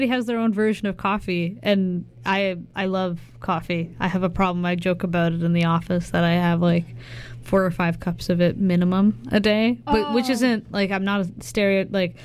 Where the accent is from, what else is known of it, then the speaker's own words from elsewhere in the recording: Burnaby, British Columbia, Canada; Yeah, I grew up in Burnaby, so basically yeah, Vancouver. Okay. But I immigrated here when I was about a year old. Both my parents are from Addis Ababa, which is the capital city of Ethiopia.